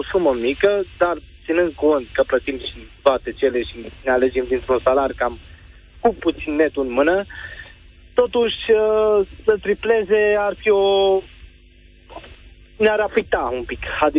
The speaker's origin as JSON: {"language": "Romanian", "town": "Timișoara", "region": "Timiș County", "country": "Romania", "said": "Sunt din Timișoara, în primul rând."}